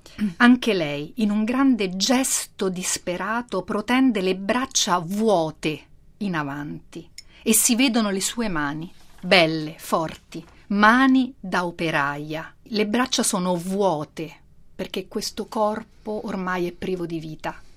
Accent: Rome, Lazio, Italy; born there; io sono nata a Roma

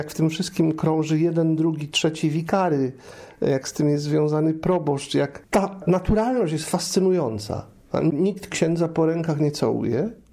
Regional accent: Pszów, Silesian Voivodeship, Poland; W mojej rodzinnej miejscowości, w Przowie, okolice Rybnika Wodzisławia Śląskiego, Raciborza. W dalszym ciągu małe miasteczko jest Pszów.

